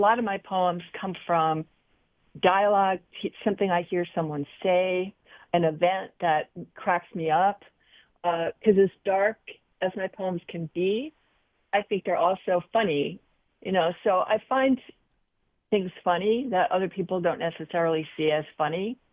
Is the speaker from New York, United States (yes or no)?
yes; New York City, New York, United States; You know, I was growing up in New York City